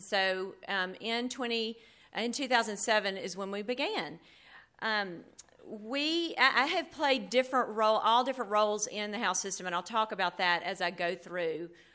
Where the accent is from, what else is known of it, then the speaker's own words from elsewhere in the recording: Memphis, Tennessee, United States; I am from Memphis, Tennessee, and teach at Westminster Academy.